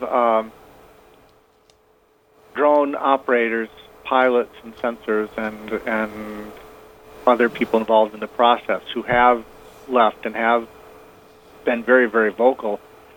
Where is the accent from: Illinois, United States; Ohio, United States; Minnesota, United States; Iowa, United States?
Iowa, United States; in my home state in Iowa